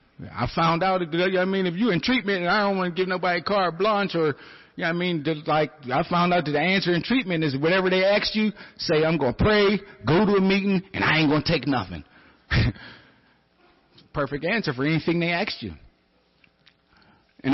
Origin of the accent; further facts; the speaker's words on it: Pennsylvania, United States; I grew up in Homeward Brushton. Homeward Brushton's like any ghetto USA.